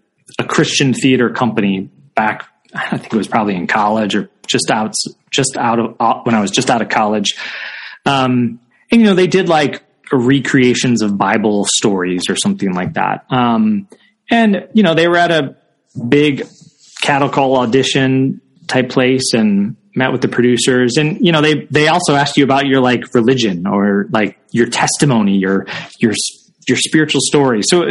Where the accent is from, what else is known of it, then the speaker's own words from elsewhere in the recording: Illinois, United States; Yeah, I grew up outside of Chicago. That city's my love and joy.